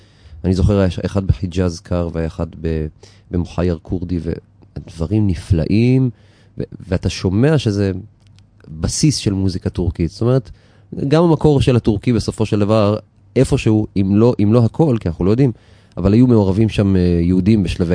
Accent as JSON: {"language": "Hebrew", "town": "Kiryat Ono", "region": "Tel Aviv District", "country": "Israel", "tie": "born or raised there", "said": "אני יליד קירת אונו, רוב חיי חייתי בקירת אונו, וממש ברחוב של ההורים, ברחוב ירושלים, בקירת אונו"}